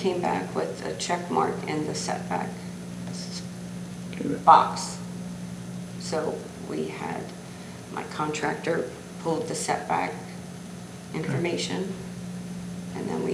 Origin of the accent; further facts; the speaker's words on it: Delaware, United States; Because he's from Newcastle County and I'm from Newcastle County